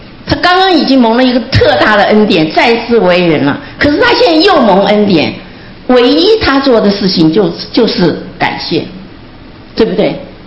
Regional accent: China; 那我们中国人也说嘛，滴水之恩什么涌泉以报

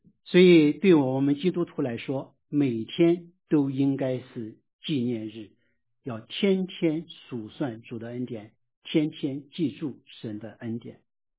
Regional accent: Yantai, Shandong, China; 我回顾了在我的家乡烟台

